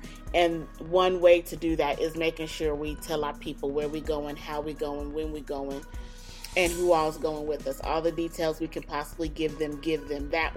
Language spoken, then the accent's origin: English; North Carolina, United States; We're from North Carolina. We from the good old country of North Kakalaki.